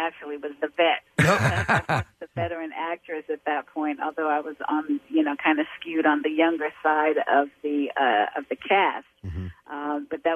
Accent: New York City, New York, United States; I am from Harlem, so I am an uptown New York girl all the way

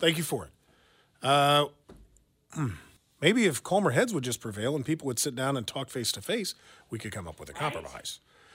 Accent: Kansas, United States; because we're from Johnson County, we make plenty of money

